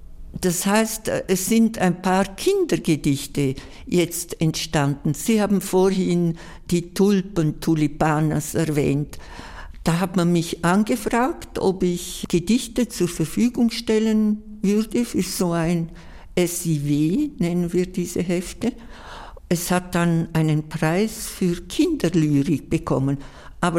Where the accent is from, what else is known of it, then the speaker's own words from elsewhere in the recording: Scuol, Graubünden, Switzerland; first language Romansh; German is a second language; Ich bin im Engadin aufgewachsen, in Schkuol. Und bei uns in der Familie wurde eigentlich nur Romanisch gesprochen. Schweizerdeutsch war, ich würde sagen, meine zweite Fremdsprache. Zuerst kam noch in der Schule dann Deutsch als Fremdsprache.